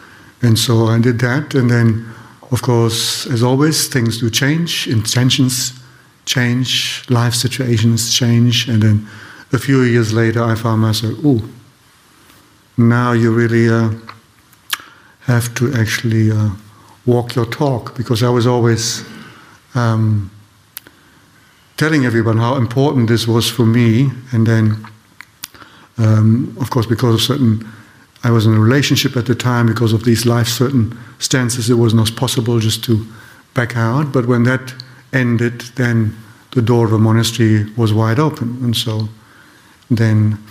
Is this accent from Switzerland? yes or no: yes; Switzerland; first language German; English is a second language; now in United States; And I feel very much connected with the environment in German part of Switzerland. That's my native language also, so all the teaching and so forth happens there, or most of it, not all of it, happens in German. And so I want to return